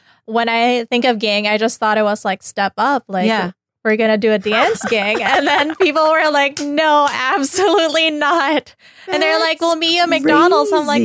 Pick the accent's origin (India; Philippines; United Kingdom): Philippines; accent: Filipino; first language English; now in Los Angeles, United States; So English was my first language.